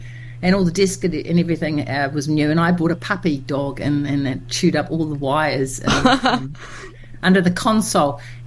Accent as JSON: {"language": "English", "town": "West Auckland", "region": "Auckland", "country": "New Zealand", "said": "I came from West Auckland and I didn't even know you could be in a band"}